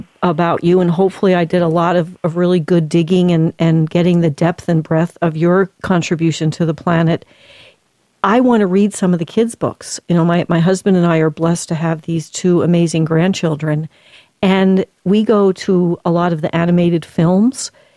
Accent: New Jersey, United States; And at that time, I'm from New Jersey, you could literally walk across the Hudson River.

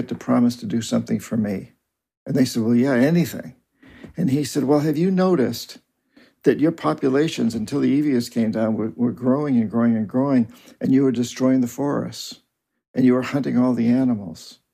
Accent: New Hampshire, United States; including where I grew up in New Hampshire

